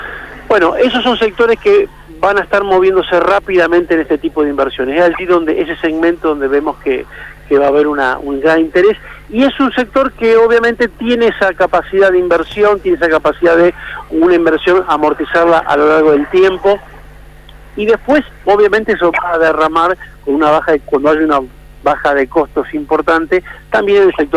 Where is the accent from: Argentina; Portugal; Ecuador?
Argentina; Rosario, Santa Fe; now in Buenos Aires, Argentina; originalmente soy de Rosario, Santa Fe.